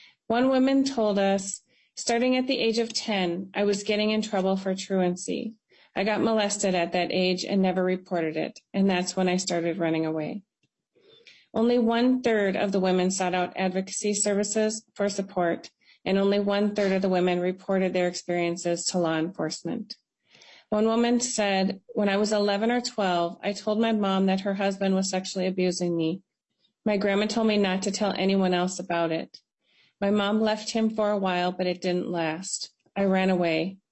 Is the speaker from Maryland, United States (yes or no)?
no; Minnesota, United States; I'm Eagle Clan, and I'm from the White Earth Band of Ojibwe.